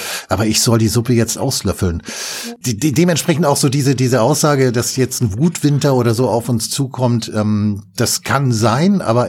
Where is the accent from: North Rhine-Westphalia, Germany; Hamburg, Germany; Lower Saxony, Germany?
Hamburg, Germany; Ich bin Hamburger Jung, ne? In Hamburg-Altona aufgewachsen, geboren, also in der umgekehrten Reihenfolge